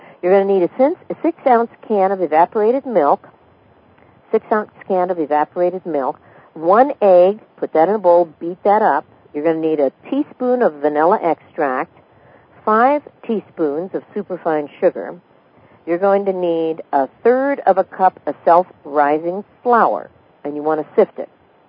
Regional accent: California, United States; I'm from California originally

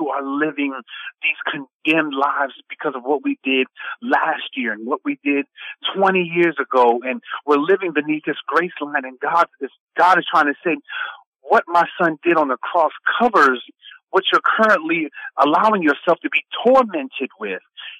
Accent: Gaithersburg, Maryland, United States; now in Upper Marlboro, United States; Yeah, I grew up in Gaithersburg, Maryland.

